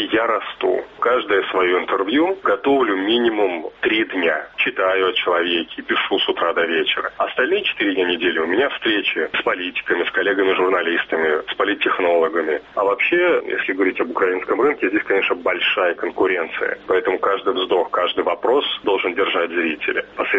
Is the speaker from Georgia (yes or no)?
no; Belarus; мы, белорусы